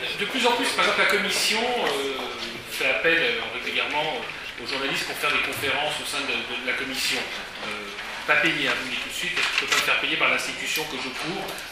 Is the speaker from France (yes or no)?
yes; France; Et je suis français, je m'adresse à des Français en anglais?